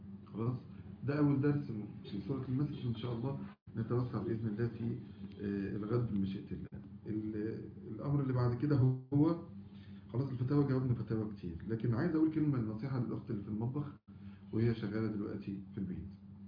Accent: United Arab Emirates; born there; وأنا بالمناسبة من مواليد الإمارات،

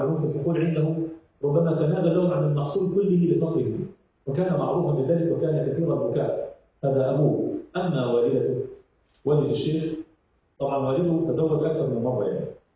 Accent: Egypt; كما نقول عندنا هنا، هو عندنا في مصر الإعدادية

